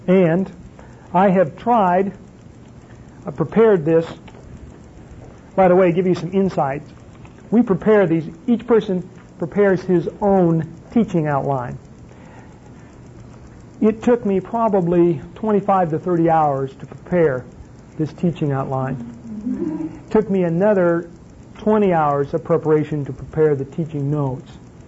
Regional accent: the North, United States; now in Texas, United States; But I'm not originally from Texas. I was born and reared, of course I don't ever admit this when I'm around Texans, but I was born and reared in the North. I'm a Yankee.

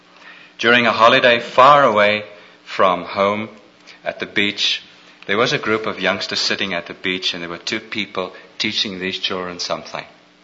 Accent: South Africa; I'm Dutch, but born and raised in South Africa. My parents immigrated before the Second World War, and I'm the oldest of five.

